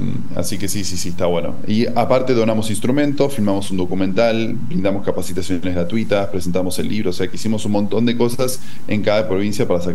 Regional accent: Germany; yo soy muy estructurado, soy alemán, mis papás son alemanes, entonces yo tengo una estructura muy alemana

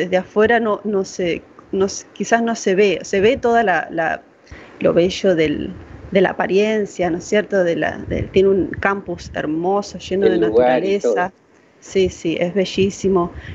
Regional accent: Rosario, Santa Fe, Argentina; Yo soy de Rosario, y había un taller que luego se convirtió en una pequeña carrera de tecnicatura

